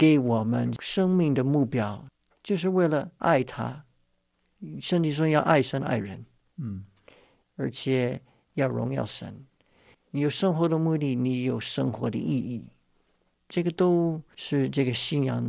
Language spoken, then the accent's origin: Chinese; United States; Chinese is a second language; 我是老美，他们是老中